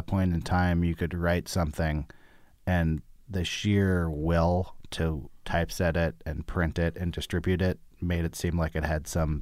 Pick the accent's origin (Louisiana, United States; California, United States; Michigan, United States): California, United States; Berkeley; I grew up in Berkeley.